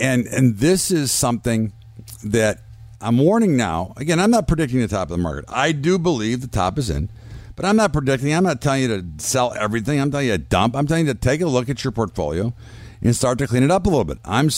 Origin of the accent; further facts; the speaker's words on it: United States; something that concerns me as an American, as a trader, and as a father and a grandfather.